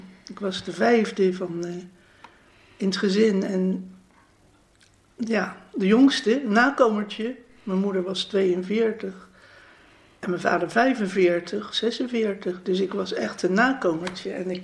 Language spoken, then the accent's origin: Dutch; Leiden, South Holland, Netherlands; Ik ben geboren in Leiden-Noord, in de Julianastraat. En ik woon al mijn hele leven hier in Leiden-Noord. En toen ik 40 jaar was, zijn we naar deze straat verhuisd.